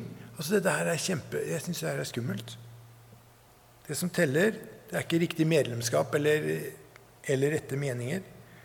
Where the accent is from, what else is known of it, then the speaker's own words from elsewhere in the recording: Ørje, Østfold, Norway; Jeg vokste opp i Ørje. Og gikk på videregående i Mysen, så vi måtte ta skolebuss.